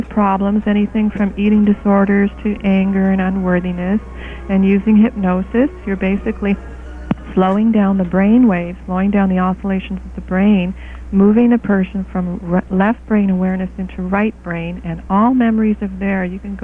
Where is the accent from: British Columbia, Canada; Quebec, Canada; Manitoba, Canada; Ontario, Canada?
Quebec, Canada; I'm not of British descent at all. My mother is actually of Austrian descent. I grew up in Quebec, actually, mm-hmm. French-Canadian Quebec.